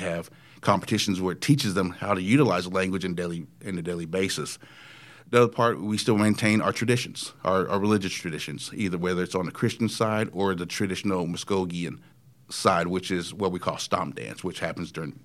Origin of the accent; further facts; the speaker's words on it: Henrietta, Oklahoma, United States; also born or lived in Dallas, Texas; But I grew up in Henrietta. But let me backtrack really quick. I did grow up in Dallas, first 9 years of my life. Then we decided to move back because of my dad's job.